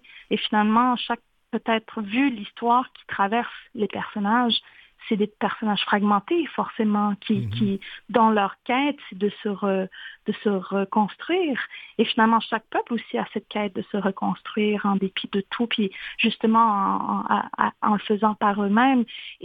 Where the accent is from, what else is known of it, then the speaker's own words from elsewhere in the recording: Pessamit, Quebec, Canada; j'ai l'impression d'être chez moi à Pessamite.